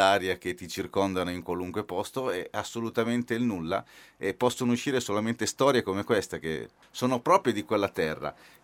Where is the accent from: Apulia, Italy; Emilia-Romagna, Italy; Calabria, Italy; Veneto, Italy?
Emilia-Romagna, Italy; Rimini; sono racconti che noi siamo di Rimini, che comunque abbiamo potuto vivere tranquillamente